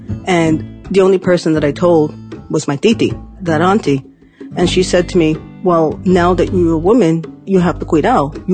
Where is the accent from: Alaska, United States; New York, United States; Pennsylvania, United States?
New York, United States; Bronx; I fought back because, like, yeah, I'm from the Bronx, you know, I'm fighting back.